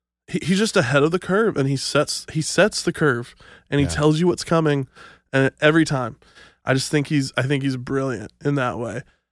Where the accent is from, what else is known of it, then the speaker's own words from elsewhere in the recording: Nashville, Tennessee, United States; I grew up in Nashville.